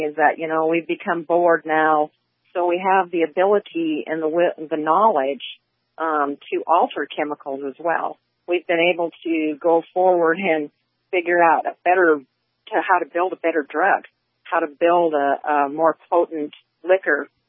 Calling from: Bozeman, Montana, United States

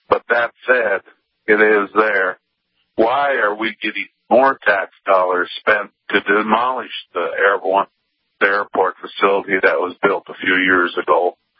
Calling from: Minot, North Dakota, United States; I'm calling from Minot.

